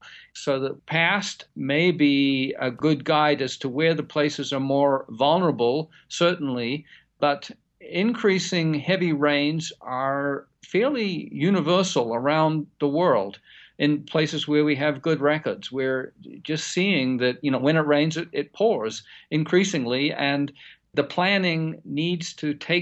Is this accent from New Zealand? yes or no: yes; Christchurch, Canterbury, New Zealand; Actually, my hometown of Christchurch, New Zealand, had major flooding back in March and April.